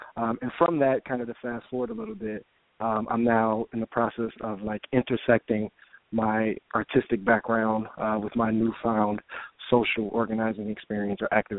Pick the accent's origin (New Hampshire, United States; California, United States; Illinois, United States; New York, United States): Illinois, United States; Chicago; I'm a South Sider